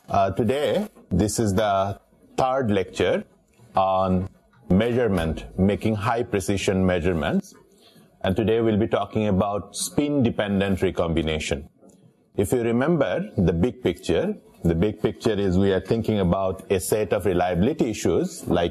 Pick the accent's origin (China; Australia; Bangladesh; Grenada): Bangladesh; now in United States; I said, I'm from Bangladesh, so never had an open book exam.